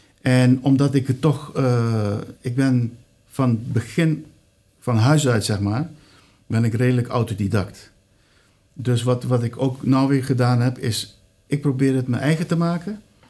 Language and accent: Dutch; Curaçao; now in Netherlands; Ik kom zelf uit Curaçao. Dus ik bedoel, ik ben pas weliswaar hier in Nederland begonnen met spelen. Maar mijn roots liggen op Curaçao.